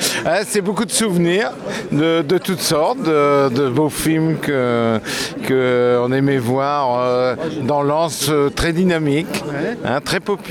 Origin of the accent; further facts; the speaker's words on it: Arras, Hauts-de-France, France; je suis né à Arras. Mais si vous voulez une anecdote, je vais vous en donner une. Mes parents, je me souviens très bien que mes parents habitaient à Arras, moi aussi avec mes frères